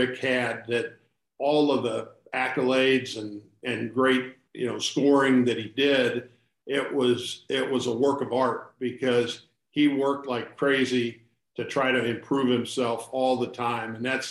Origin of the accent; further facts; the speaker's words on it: St. Louis, Missouri, United States; I was from St. Louis, Missouri